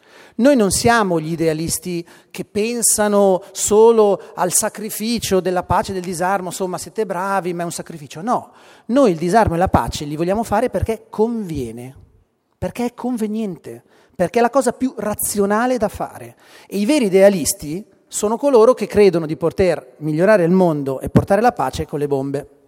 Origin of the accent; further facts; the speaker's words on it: Lombardy, Italy; vengo dal nord della Lombardia